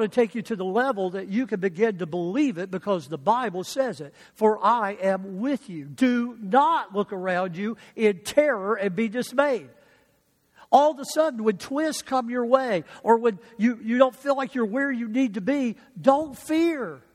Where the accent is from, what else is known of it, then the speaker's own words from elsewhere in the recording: Mobile, Alabama, United States; I grew up in Pleasant Valley Assembly of God in Mobile, Alabama.